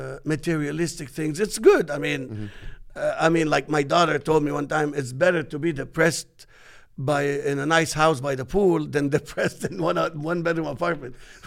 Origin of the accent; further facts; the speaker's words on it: Alexandria, Alexandria Governorate, Egypt; JP is a friend of mine from Egypt. We grew up together in Alexandria.